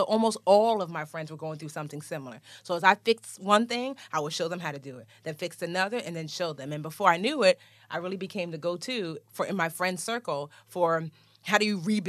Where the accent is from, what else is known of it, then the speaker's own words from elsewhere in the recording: Nigeria; I'm Nigerian. Both my parents were born in Nigeria. Shout out Igbo Kwenu.